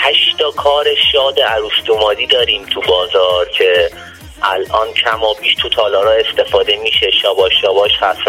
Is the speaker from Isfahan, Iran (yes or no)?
no; Tehran, Tehran Province, Iran; تهران. تهران.